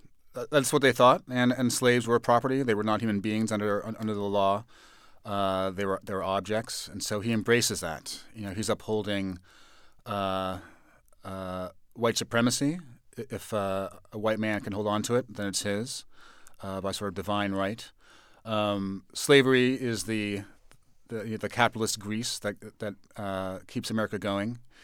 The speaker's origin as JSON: {"language": "English", "region": "New York", "country": "United States", "said": "I'm from New York"}